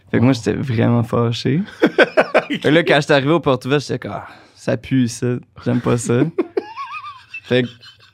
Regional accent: Marieville, Quebec, Canada; also born or lived in Victoriaville; J'aime mieux dire que je viens de Marieville, parce que c'est là que j'ai grandi.

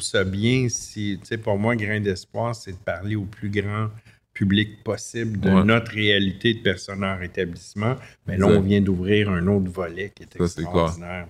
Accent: Montreal, Quebec, Canada; Non, puis moi, je suis de Montréal.

